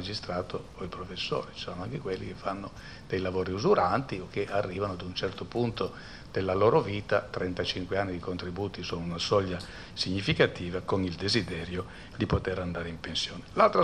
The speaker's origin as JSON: {"language": "Italian", "town": "Turin", "region": "Piedmont", "country": "Italy", "said": "anche perché sono torinese, quindi c'era in qualche modo una vocazione naturale."}